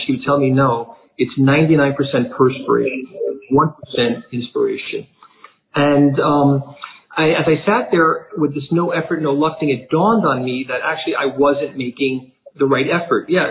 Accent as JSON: {"language": "English", "country": "United States", "said": "Having a great life and being American, it wasn't easy for me"}